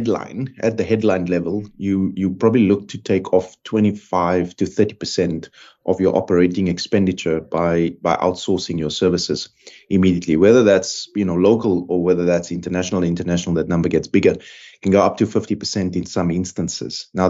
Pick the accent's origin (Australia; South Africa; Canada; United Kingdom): South Africa; moved away; And I said, oh, out of South Africa, and, you know, this is what I'm doing in country.